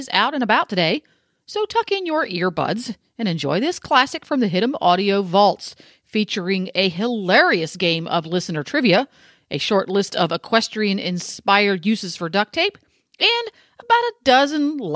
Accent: Ocala, Florida, United States; from Ocala, Florida

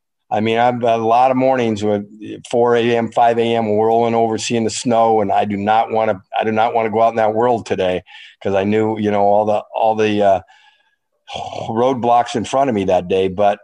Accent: Spokane, Washington, United States; I don't know that I'd still be married if Darcy and I, you know, both born and raised in Spokane, all had our own cronies, our own friends.

